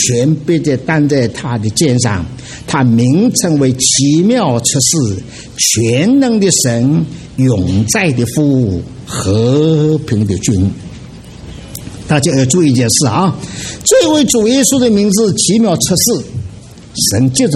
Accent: China; 所以弟兄姊妹，你知道我们中国人许多的习惯和犹太人很像，名字有他的意思的啊。

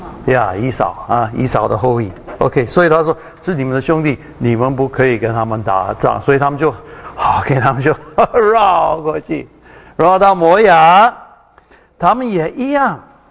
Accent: Taiwan; accent: Taiwanese Mandarin; 我每次念这个，我的台湾国语也是

